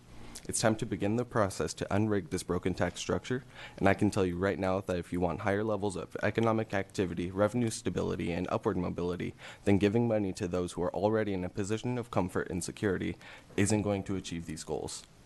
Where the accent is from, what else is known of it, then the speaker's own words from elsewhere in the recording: Portland, United States; I grew up in Portland primarily. I moved around a lot due to economic circumstances in my childhood. As a result, grew up very acutely aware of how the income inequality in Portland affects different groups.